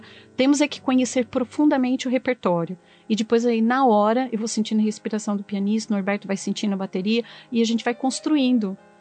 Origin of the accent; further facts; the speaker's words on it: Rio Verde, Goiás, Brazil; born there; Eu sou nascida em Rio Verde